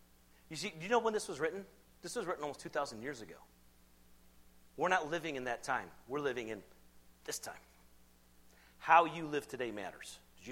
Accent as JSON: {"language": "English", "region": "South Carolina", "country": "United States", "tie": "born or raised there", "said": "I grew up in South Carolina, and you ask somebody that question"}